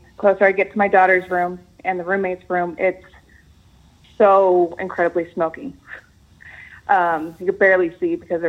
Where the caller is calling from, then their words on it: California, United States; From California.